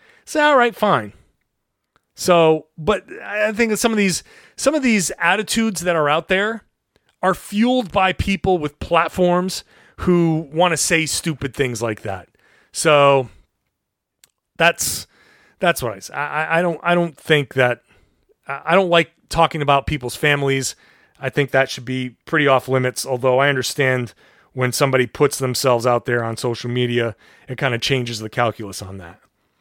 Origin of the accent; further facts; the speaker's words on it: Boston, Massachusetts, United States; I made sure everybody there knew I was from Boston.